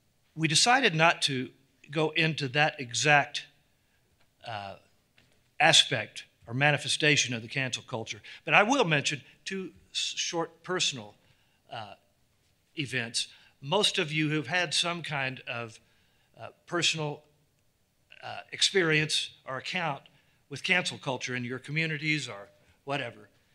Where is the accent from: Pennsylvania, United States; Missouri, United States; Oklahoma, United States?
Missouri, United States; Cape Girardeau; that I'm from Cape Girardeau, Missouri.